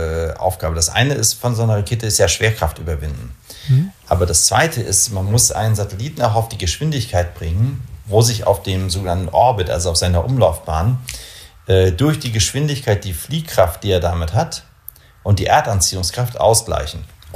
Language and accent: German; Kiel, Schleswig-Holstein, Germany; now in Bremen, Germany